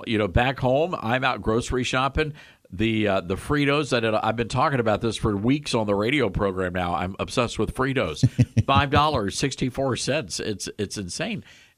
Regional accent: Memphis, Tennessee, United States; We started in, of course, Memphis, my hometown.

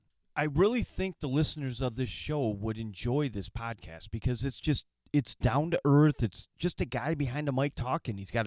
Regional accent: Michigan, United States; we're going to start by talking about my home state of Michigan.

